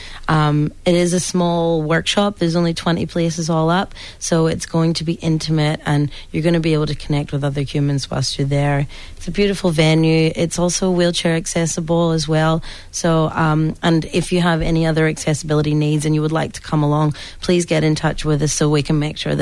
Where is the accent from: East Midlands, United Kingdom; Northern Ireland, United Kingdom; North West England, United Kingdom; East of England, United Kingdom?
Northern Ireland, United Kingdom; Belfast; I'm from Belfast.